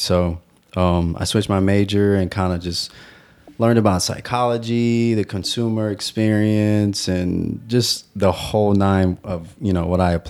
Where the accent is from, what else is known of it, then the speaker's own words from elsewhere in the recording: Los Angeles, California, United States; I grew up in LA, like the west side of LA, like Culver City area and stuff.